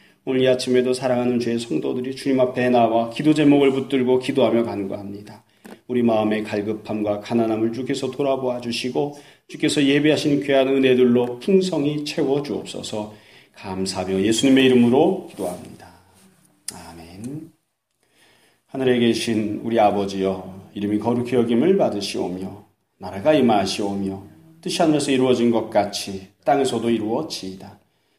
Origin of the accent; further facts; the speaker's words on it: South Korea; 그러면 우리는 이스라엘 사람이 아닙니다. 한국 사람이죠.